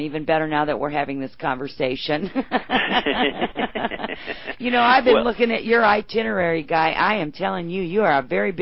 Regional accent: Kansas City, United States; Now, Dr. Pearl does have a number of appearances scheduled here in my hometown, which is Kansas City.

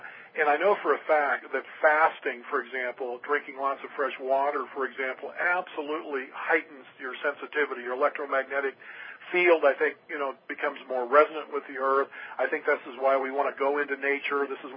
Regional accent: Washington, United States; like I was born and raised on the Olympic Peninsula in western Washington State.

